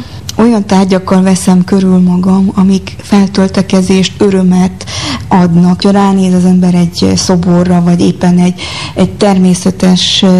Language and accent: Hungarian; Korond, Harghita, Romania; Erdélyben, Korondon, ott nap mint nap azzal szembesültem, abba születtem, hogy gyönyörű tárgyakat alkottak a szüleim